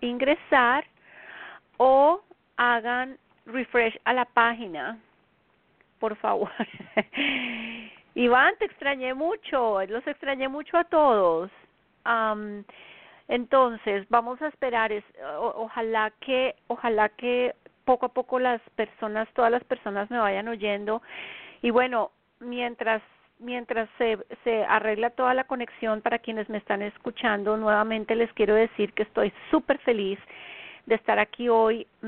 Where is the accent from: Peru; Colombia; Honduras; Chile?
Colombia; now in United States; en la zona este de los Estados Unidos, desde donde transmito mi programa, son las 8 de la noche en mi tierra natal, Colombia.